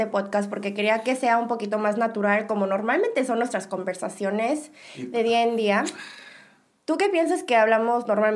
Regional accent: Mexico; accent: Mexican; él trata de copiar mi acento mexicano y yo trato de copiar su acento camba.

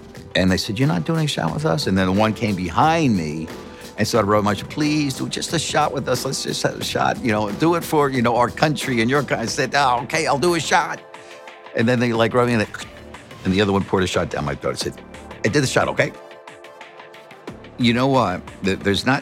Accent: Long Island, New York, United States; I grew up blue collar on Long Island and, you know, playing baseball.

